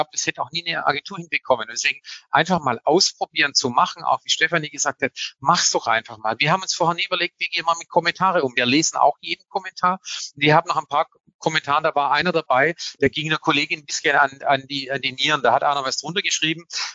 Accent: Baden-Württemberg, Germany; accent: Swabian; weil ihr hört ja in meinem Dialekt, ich bin ja halt nicht von Norddeutschland. Dann haben wir gesagt, da kriegt man Shitstorm, weil das Schwäbische, das ist ja grausam.

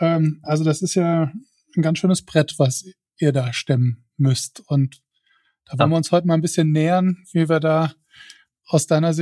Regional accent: Saarland, Germany; was mir als Saarländer natürlich vor der Haustür lag oder liegt

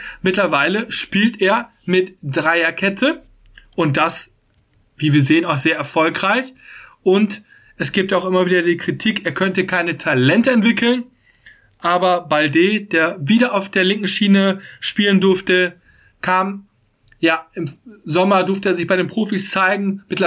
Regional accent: North Rhine-Westphalia, Germany; born there; Ich komme ja gebürtig aus der Nähe von Münster.

